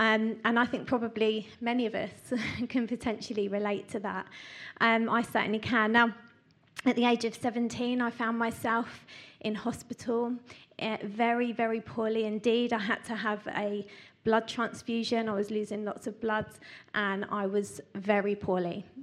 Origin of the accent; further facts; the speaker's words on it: London, United Kingdom; I used to live in London, I was born and raised in London, and this was like the mid-80s